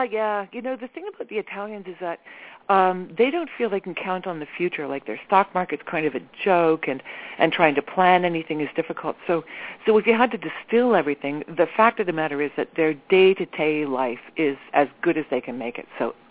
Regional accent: Palo Alto, California, United States; also born or lived in Montreal; Then we moved to Palo Alto, where my brother was born, so he has dual citizenship.

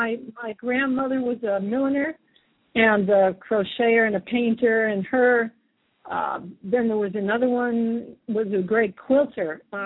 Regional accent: New York, United States; I'm born and raised on Long Island in New York State, and lived there even in the same house my whole upbringing

